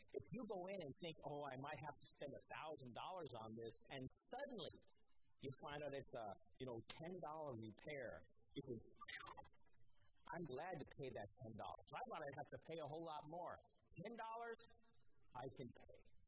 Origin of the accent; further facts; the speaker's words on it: Denver, Colorado, United States; when I was growing up in Denver, there were a lot of shops being investigated for overcharging people for service.